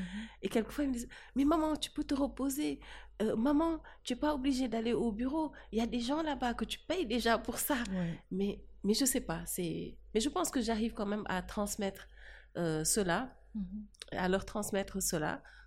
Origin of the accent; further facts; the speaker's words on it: Dakar, Senegal; J'ai passé toute mon enfance dans des quartiers populaires de Dakar, comme la Médina, comme HLM et comme HLM Grand Médine. Donc voilà où j'ai passé pratiquement toute mon enfance de 0 à 18 ans avant d'aller donc étudier à l'étranger.